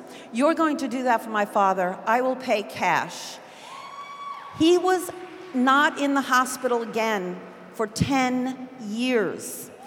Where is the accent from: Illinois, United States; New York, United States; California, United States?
New York, United States; I grew up in Bedford-Stuyvesant.